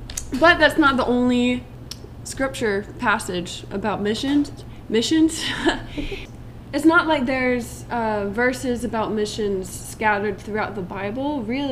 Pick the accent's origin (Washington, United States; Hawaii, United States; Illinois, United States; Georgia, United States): Georgia, United States; And I grew up outside of Atlanta, Georgia, and studied in college.